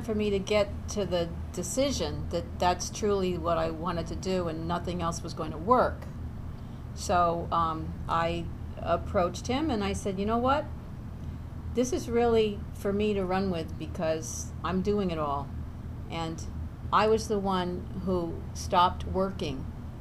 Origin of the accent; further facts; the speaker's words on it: United States; You know, I'm from the States. I barely speak Spanish.